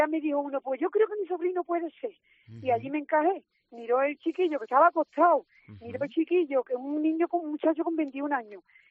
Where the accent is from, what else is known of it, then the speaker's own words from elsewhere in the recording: Aguadulce, Andalusia, Spain; De Sevilla, claro.